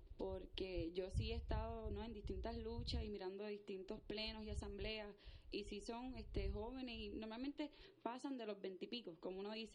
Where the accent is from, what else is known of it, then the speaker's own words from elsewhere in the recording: Villalba, Puerto Rico; Soy mujer, boricua, activista, feminista y original del pueblo de Villalba.